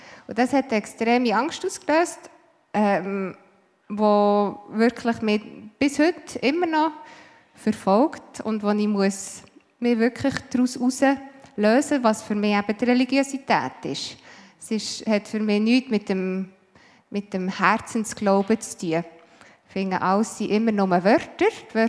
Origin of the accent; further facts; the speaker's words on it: Bern, Switzerland; ich bin aufgewachsen im Oberaargau. Es ist gerade an der Grenze vom Emmental, hat also nichts mit Aargau zu tun. Es ist immer noch Kanton Bern. Und sehr abgelegen auf einem Bauernhof.